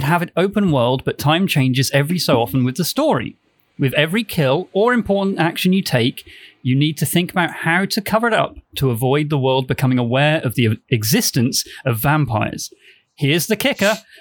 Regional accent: East of England, United Kingdom; I'm from Norfolk.

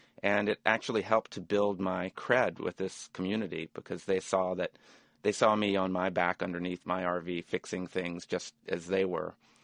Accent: Birmingham, Alabama, United States; born or raised there; now in New York, United States

